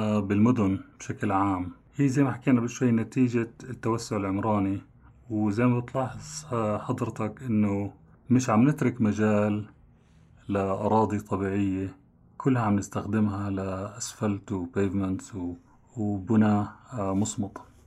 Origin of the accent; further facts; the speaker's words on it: Jordan; في بعض المودلز تتوقع بين 15-20% من هون لنهاية القرن الحالي تنزل كميات المي عندنا في الأردن.